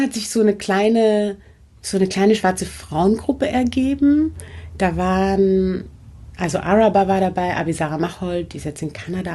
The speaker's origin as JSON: {"language": "German", "region": "Vienna", "country": "Austria", "tie": "born or raised there", "said": "Also ich bin in Wien aufgewachsen und relativ isoliert aufgewachsen."}